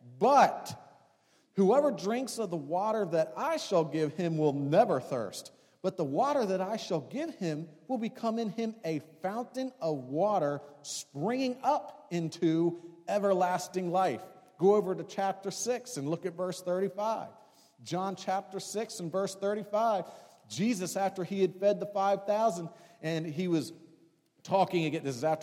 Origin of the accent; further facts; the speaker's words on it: Delaware, United States; Where I grew up in Delaware, we had a pond in our backyard out in the woods.